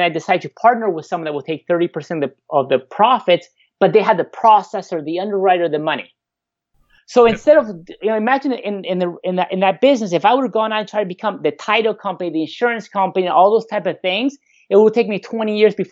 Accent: Argentina; I travel a lot to Latin America. I'm from Argentina.

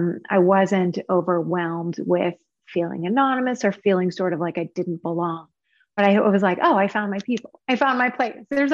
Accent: Alaska, United States; So I grew up out in the middle of nowhere. I was born and raised in Alaska. My dad was a commercial fisherman

